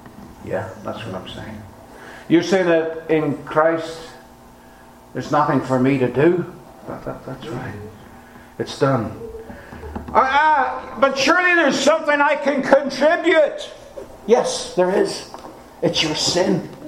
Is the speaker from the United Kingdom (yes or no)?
no; Ireland; And I'm only from Ireland.